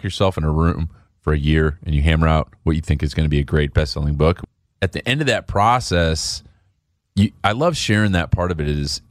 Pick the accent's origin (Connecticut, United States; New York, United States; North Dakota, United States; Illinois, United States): Illinois, United States; Chicago; born or raised there